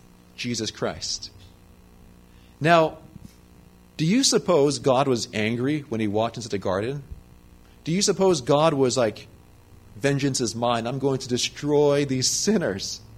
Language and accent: English; Loma Linda, California, United States; Am I an Adventist because I'm from Loma Linda?